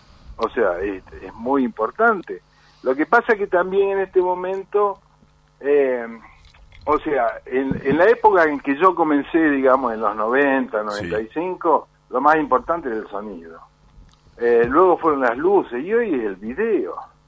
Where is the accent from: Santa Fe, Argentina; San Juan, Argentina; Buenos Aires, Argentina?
Santa Fe, Argentina; Sunchales; moved away as an adult; also born or lived in Córdoba; En Córdoba comencé mi historia así rápido, me fui soy de Sunchale.